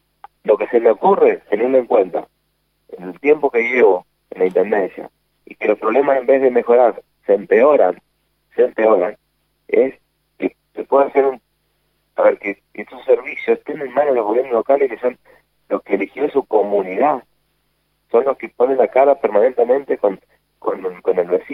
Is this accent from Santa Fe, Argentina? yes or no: no; Mendoza, Argentina; no tenemos opción como mendocino y como argentino.